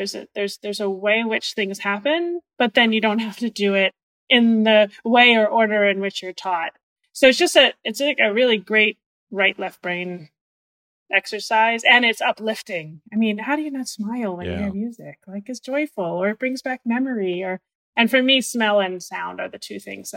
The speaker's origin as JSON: {"language": "English", "region": "Northeast", "country": "United States", "said": "I'm from the Northeast. I have to say, I like a good cup of coffee."}